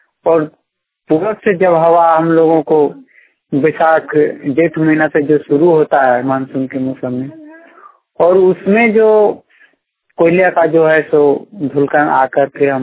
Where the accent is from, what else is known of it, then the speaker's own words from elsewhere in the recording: Kherabera, Jharkhand, India; खेराबेड़ा पंचायत एका प्रखंड पंचायत जिला धनबाद का निवासी हूँ।